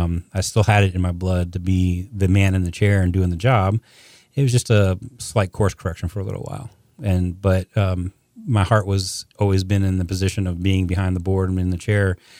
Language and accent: English; Florida, United States; Well, I come from Florida.